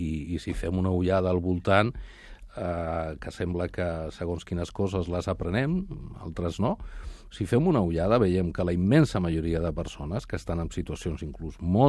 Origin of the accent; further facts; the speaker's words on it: Sant Boi de Llobregat, Catalonia, Spain; Sant Boià.